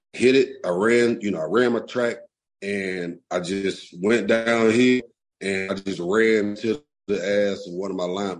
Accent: Adamsville, United States; Yeah, where I grew up in Adamsville and the way football was, especially as a kid, listen, you better bring it, or you're going to get it brought to you

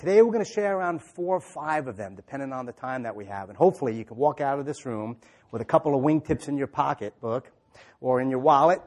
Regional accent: Long Island, New York, United States; now in Atlanta, United States; obviously from my accent, I'm not originally from there, right? I'm from Long Island, New York.

